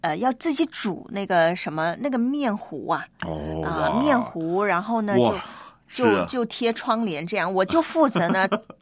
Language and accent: Chinese; Guangdong, China; 在我们广东人呢，就是有一个习俗嘛